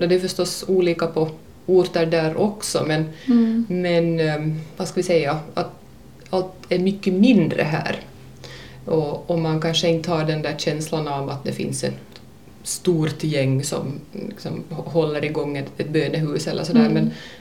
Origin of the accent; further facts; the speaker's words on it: Närpes, Ostrobothnia, Finland; now in Turku, Finland; och är uppvuxen i Närpes. Och jag har bott i Åbo sedan hösten 2001.